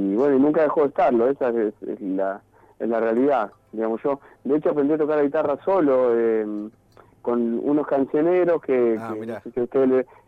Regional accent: Cipolletti, Río Negro, Argentina; also born or lived in Coronel Dorrego; yo soy venido, digamos, de Cipolletti y de Río Negro, provincia de Río Negro. Nacido en provincia de Buenos Aires, en Coronel Dorrego, pero viví casi siempre ahí en Río Negro.

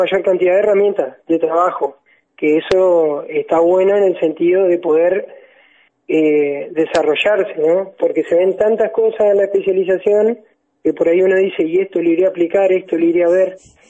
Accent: Entre Ríos, Argentina; Yo soy de La Roque y mi estudio, mi carrera de grado la realicé en la UTN de Concepción del Uruguay, en la regional de Concepción del Uruguay.

